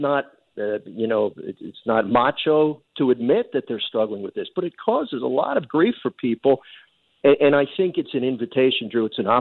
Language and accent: English; Philadelphia, Pennsylvania, United States; I grew up in the Philly area, and I used to listen to your dad and mom on the radio